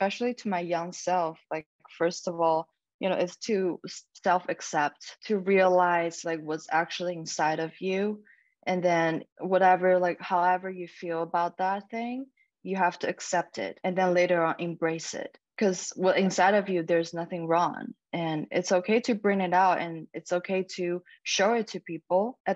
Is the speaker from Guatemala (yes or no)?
no; Ningbo, Zhejiang, China; In Ningbo.